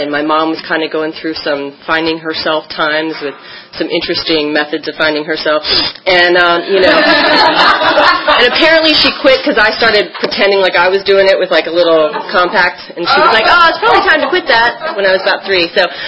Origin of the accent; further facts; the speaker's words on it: Washington, District of Columbia, United States; born there; I was born in Washington, D.C. To my lovely parents who are super dysfunctional and fabulous